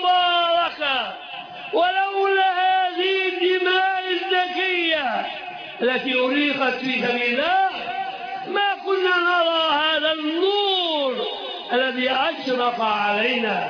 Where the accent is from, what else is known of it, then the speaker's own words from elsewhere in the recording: Egypt; أنا مصري وأعتز الآن بمصريتي